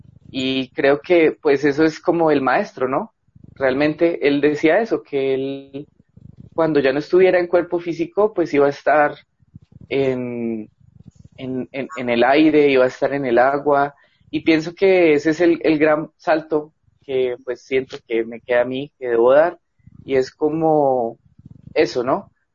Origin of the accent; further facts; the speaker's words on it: Bogotá, Colombia; soy de Bogotá, tengo 24 años